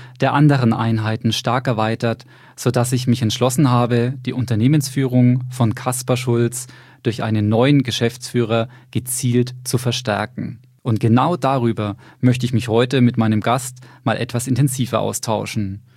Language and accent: German; Bamberg, Bavaria, Germany; born there; Ich bin 46 Jahre alt, gebürtiger Bamberger